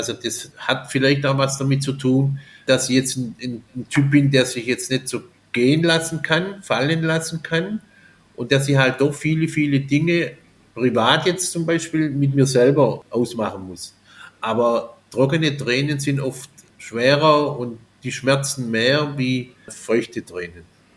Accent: Baden-Württemberg, Germany; ich bin Schwabe.

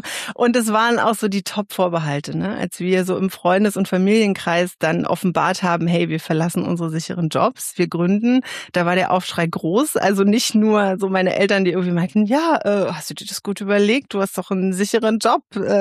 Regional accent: Guben, Brandenburg, Germany; Geografisch aus dem fast östlichsten Ort Deutschlands, aus Guben tatsächlich, im brandenburgischen Outback. Ich war irgendwo zwischen Frankfurt oder und Cottbus. Da komme ich her und mich hat's dann nach dem Abi aber direkt dort weggezogen.

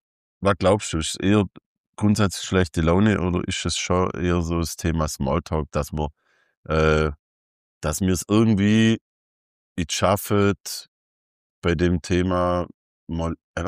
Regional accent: Baden-Württemberg, Germany; bei uns im Schwabenland

